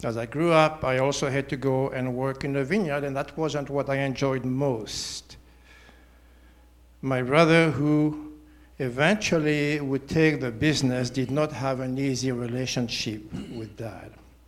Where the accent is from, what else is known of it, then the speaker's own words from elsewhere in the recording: Switzerland; I was born and raised in Switzerland.